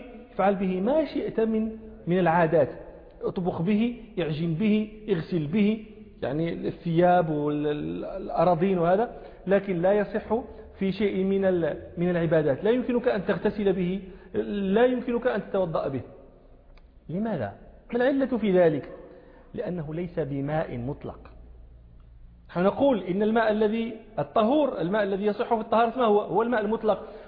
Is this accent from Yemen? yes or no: no; Morocco; عندنا في المغرب